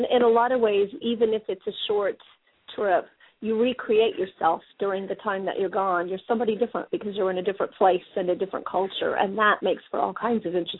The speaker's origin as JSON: {"language": "English", "country": "United States", "moved": "yes", "lives_now": "United Kingdom", "said": "because I'm obviously American living in the UK, and I've lived here for a long"}